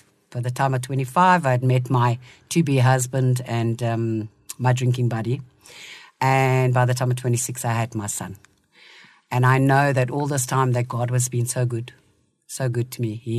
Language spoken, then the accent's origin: English; Zimbabwe; I come from Zim. We grew up in Zimbabwe. Pretty normal life.